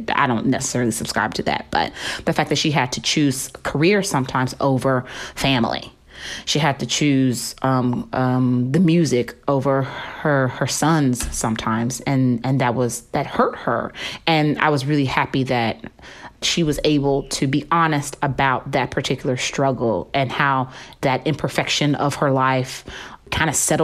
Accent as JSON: {"language": "English", "town": "Memphis", "region": "Tennessee", "country": "United States", "tie": "born or raised there", "said": "So I'm from Memphis, Tennessee. You know, I'm born and raised"}